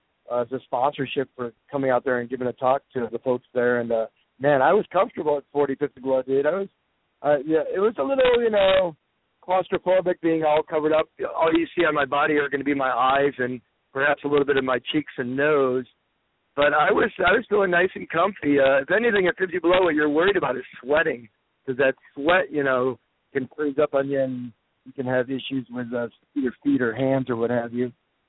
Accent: Tok, Alaska, United States; I'm from Tok, one of the coldest spots in Alaska, so 50 below, I'm used to that.

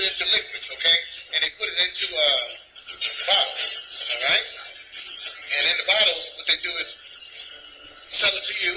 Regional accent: Deep South, United States; I'm from the Deep South. Well, my grandmother lives in Dothan, Alabama.

